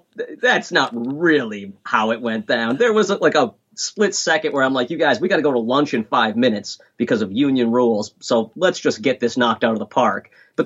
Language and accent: English; Minnesota, United States; I'm a dad from Minnesota.